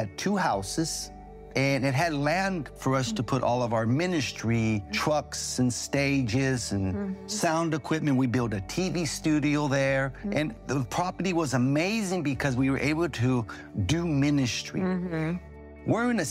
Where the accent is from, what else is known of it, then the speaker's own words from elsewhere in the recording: Hollywood, California, United States; We're from Hollywood, California.